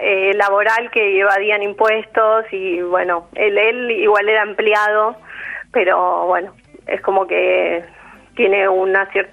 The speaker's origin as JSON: {"language": "Spanish", "town": "Saavedra", "region": "Buenos Aires Province", "country": "Argentina", "also_born_or_lived": "Villa Martelli", "said": "Yo soy de Saavedra, que es al lado, pero cerca. He vivido en Villa Martelli."}